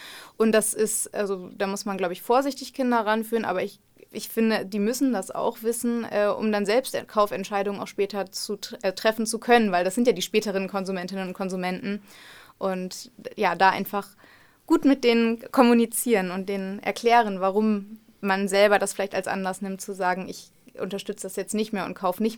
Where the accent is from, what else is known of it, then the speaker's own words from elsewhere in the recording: Lower Saxony, Germany; ich komme aus der Region, meine Familie auch